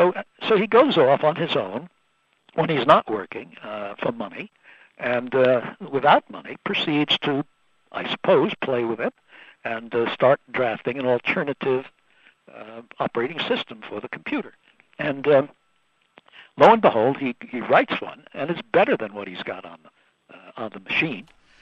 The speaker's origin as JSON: {"language": "English", "country": "United States", "said": "I think it's from being an American."}